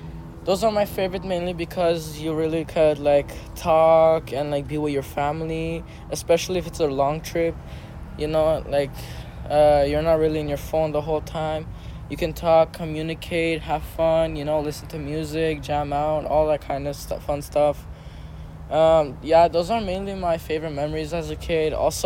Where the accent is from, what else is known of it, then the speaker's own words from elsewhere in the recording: Glendale, California, United States; Yeah, so I grew up in Glendale, California. It's a very good neighborhood, I would say, because there are a lot of Armenians